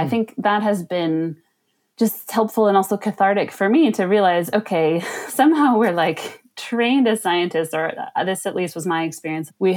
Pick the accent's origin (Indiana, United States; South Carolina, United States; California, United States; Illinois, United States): California, United States; and I'm from the Bay Area in California.